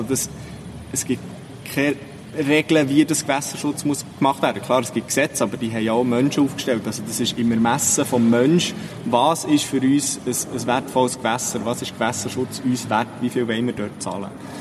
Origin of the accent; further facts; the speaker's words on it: Köniz, Bern, Switzerland; Und die Bachelorarbeit war ausgeschrieben und ich bin in Köniz aufgewachsen.